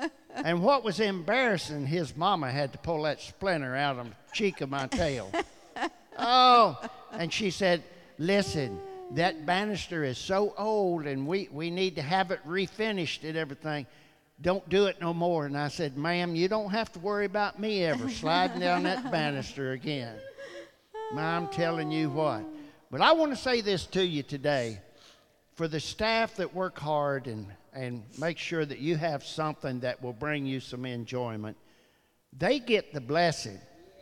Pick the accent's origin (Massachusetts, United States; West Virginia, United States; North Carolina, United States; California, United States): West Virginia, United States; Alderson; Well, you know, a lot of you know I was raised up in Alderson